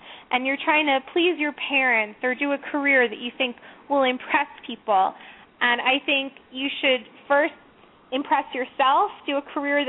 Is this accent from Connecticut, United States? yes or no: yes; Connecticut, United States; You know, I come from a very conservative family. I grew up in Connecticut.